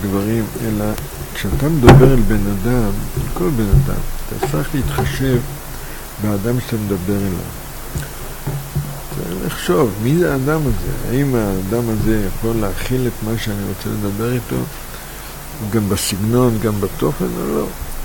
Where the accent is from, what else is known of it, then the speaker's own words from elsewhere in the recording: Jerusalem, Jerusalem District, Israel; עכשיו אני ירושלמי.